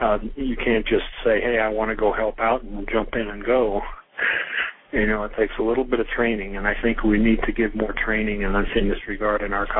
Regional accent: Pennsylvania, United States; I grew up in Pennsylvania, and I'm very familiar with the Amish or Pennsylvania Dutch, you know, whatever you call them.

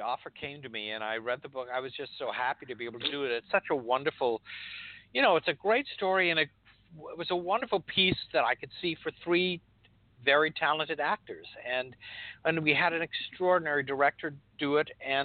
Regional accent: Altoona, Pennsylvania, United States; Altoona, Pennsylvania.

